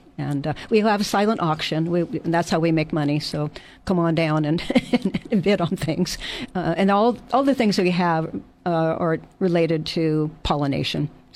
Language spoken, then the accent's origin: English; Long Beach, California, United States; In Long Beach, Southern California.